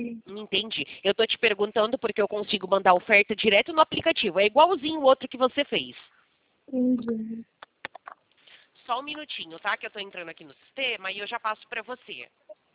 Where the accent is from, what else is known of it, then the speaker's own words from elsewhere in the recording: São Paulo, Brazil; eu sou do interior de São Paulo.